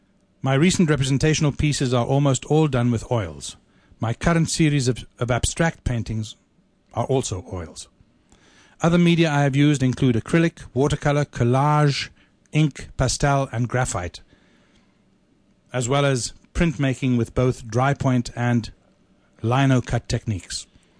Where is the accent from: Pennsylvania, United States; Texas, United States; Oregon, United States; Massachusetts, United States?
Massachusetts, United States; Worcester; moved away; I was born and raised in Worcester, Massachusetts, and have lived in North Carolina since 2003.